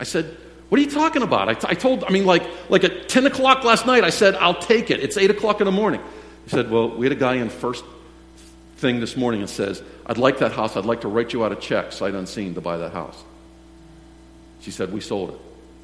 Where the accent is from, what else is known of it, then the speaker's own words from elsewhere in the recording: Mars, Pennsylvania, United States; and I grew up in Mars, and I know a lot of those people